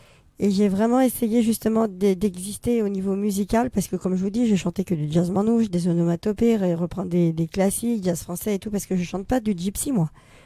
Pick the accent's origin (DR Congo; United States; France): France; Paris, Île-de-France; Je suis parisienne.